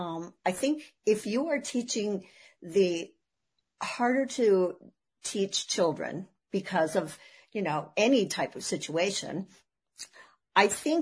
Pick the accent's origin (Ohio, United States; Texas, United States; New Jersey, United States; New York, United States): Ohio, United States; Well, it wasn't anything that we have, but I grew up in Ohio.